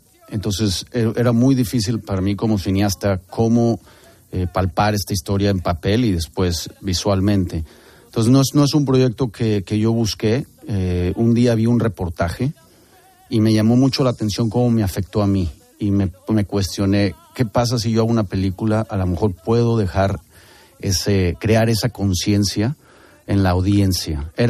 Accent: Mexico; moved away as an adult; also born or lived in United States; Yo me fui de México a los 18 años y pues estudié toda mi carrera en Estados Unidos, entonces también estoy acoplándome, cambiando de lenguajes en cada país.

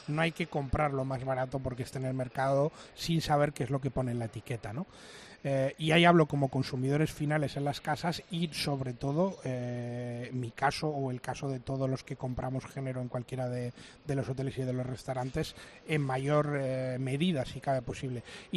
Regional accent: Basque Country, Spain; born there; now in Canary Islands, Spain; yo, evidentemente, pues soy vasco de corazón y de nacimiento, pero en mi cabeza y también en un trozo muy grande de mi corazón está Canarias, como no, porque llevo aquí 14 años

